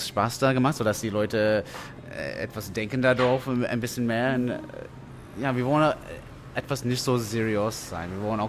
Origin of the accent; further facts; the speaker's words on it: Canada; now in Berlin, Germany; Nee, ich komme aus Kanada.